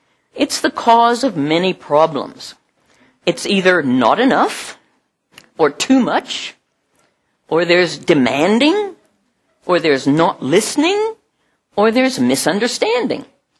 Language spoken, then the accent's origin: English; Oklahoma, United States; I grew up in Oklahoma, which is the land of tornadoes